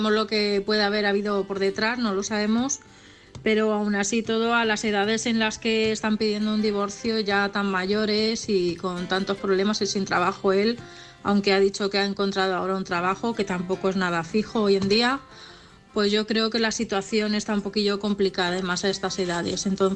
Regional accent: Madrid, Community of Madrid, Spain; de Madrid.

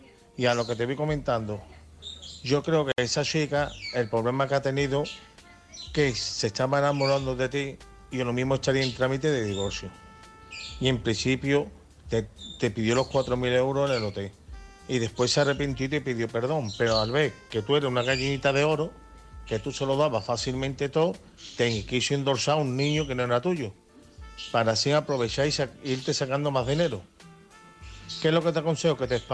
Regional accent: Seville, Andalusia, Spain; Hola, buenas noches … de Sevilla

